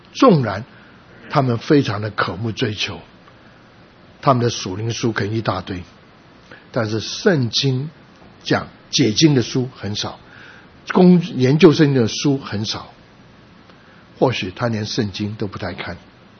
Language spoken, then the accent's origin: Chinese; Shunde, Guangdong, China; 还有广东一个特别，我们这个顺德人，我们也喜欢叫豆豉